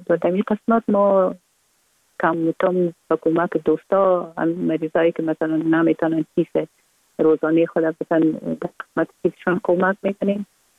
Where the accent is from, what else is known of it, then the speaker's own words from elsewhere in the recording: Kabul, Afghanistan; ما در کابل به دنیا آمدیم، اصلا از طرف پدر از ننگرهار و از طرف مادر از کابل هستیم. در کابل به دنیا آمدیم